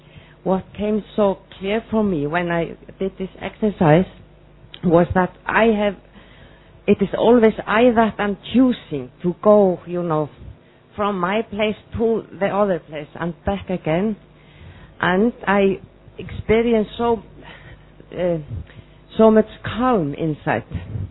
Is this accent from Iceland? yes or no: yes; Iceland; I'm from Iceland.